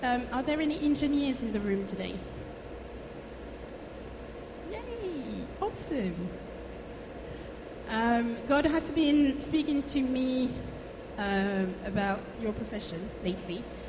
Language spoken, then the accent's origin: English; Paris, Île-de-France, France; also born or lived in Cévennes, France; I come from France and I was born in Paris. I grew up for most of my life in Paris, but at some point, because life happened, my parents moved in the south of France into this beautiful area that is called the Cévennes